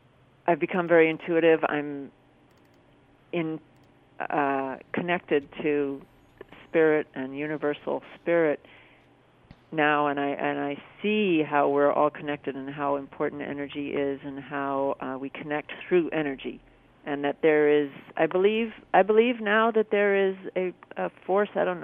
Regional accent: Massachusetts, United States; I'm from the Boston area, and it's intellectual, it's academic, and it's I personally was raised pretty close to atheist

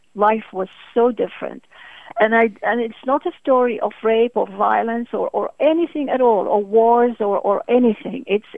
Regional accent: Baghdad, Baghdad Governorate, Iraq; because my father's from India, my mother's from Syria. I was born and brought up in Baghdad. So that's two ancient cultures that I was born

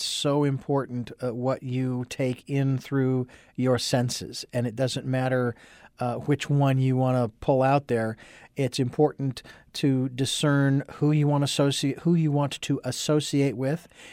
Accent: Phoenix, Arizona, United States; moved away as an adult; I moved from Phoenix, Arizona. And I complain a lot about the heat, but I think I'm justified in to some degree. But I have to say that city, my hometown, changed so much in the 45 years that I lived there

